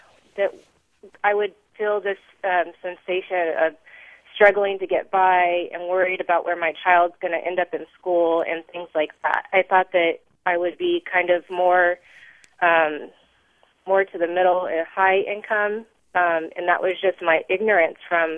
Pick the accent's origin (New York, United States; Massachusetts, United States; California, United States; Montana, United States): California, United States; Fresno; I'm from Fresno, California, and I just wanted to say that when I was growing up